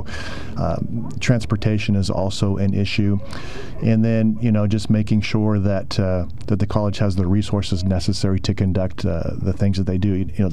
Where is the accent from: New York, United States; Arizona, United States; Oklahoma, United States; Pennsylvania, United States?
Oklahoma, United States; You know, I'm from Oklahoma. I'm a rancher. And we need ag mechanics in Oklahoma.